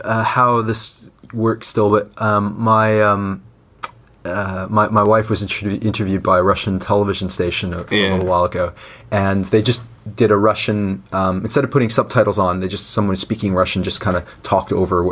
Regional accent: Canada; accent: North American; now in London, United Kingdom; I kept most of my North American accent. I'm Canadian, but every now and then it sort of drifts. I certainly don't have a British accent

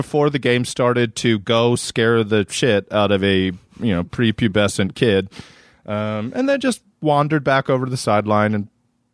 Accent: Maryland, United States; I grew up in Maryland.

